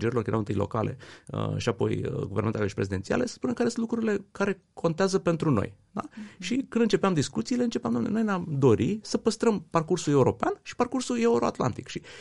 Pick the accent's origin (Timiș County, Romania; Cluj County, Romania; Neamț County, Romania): Neamț County, Romania; Piatra Neamț; Eu sunt din Piatra Neamț